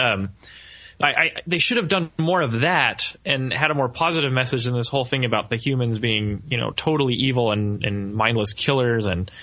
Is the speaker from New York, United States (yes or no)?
no; Texas, United States; But, like, it's not like as a Texan I was like, woo, yeah, throw that bottle in the road, yeah.